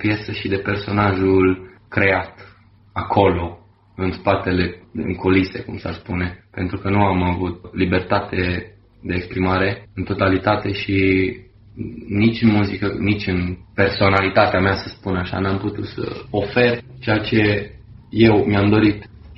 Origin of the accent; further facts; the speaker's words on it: Vulcan, Hunedoara County, Romania; also born or lived in Deva; Eu sunt din Vulcan, by the way, și cam de acolo am plecat împreună cu familia, de am ajuns la Deva, tata cu serviciu și mama mea apoi angajându-se și ea tot aici.